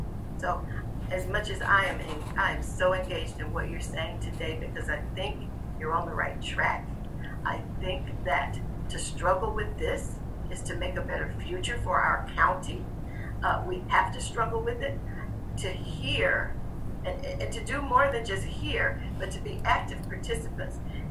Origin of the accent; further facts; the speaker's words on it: South Carolina, United States; I'm from South Carolina.